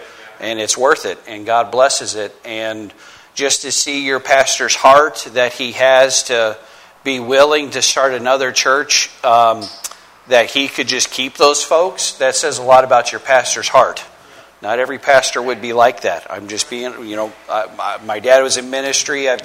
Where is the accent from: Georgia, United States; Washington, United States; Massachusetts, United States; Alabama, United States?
Washington, United States; Moses Lake; We're so glad to be here, and I'm from Moses Lake.